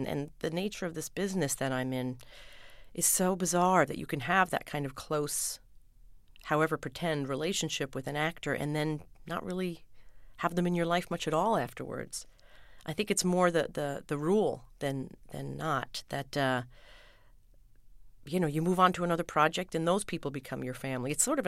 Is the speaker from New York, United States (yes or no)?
yes; West Islip, New York, United States; Well, I grew up on the South Shore originally, down in West Islip. And the neighborhood was all kids my age.